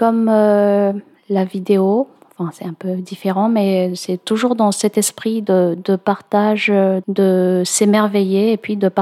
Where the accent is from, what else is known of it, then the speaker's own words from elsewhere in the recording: Madagascar; now in France; J'ai grandi dans la brousse à Madagascar